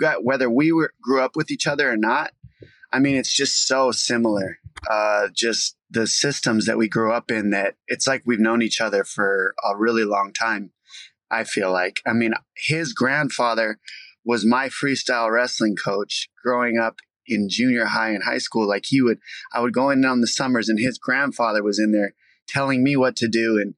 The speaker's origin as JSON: {"language": "English", "country": "United States", "said": "I'm American. Everybody knows it. Mexican-American."}